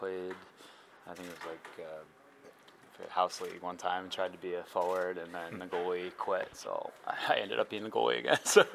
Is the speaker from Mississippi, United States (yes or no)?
no; Long Island, New York, United States; I'm from Long Island, mm-hmm. so grew up going to Islander games all the time.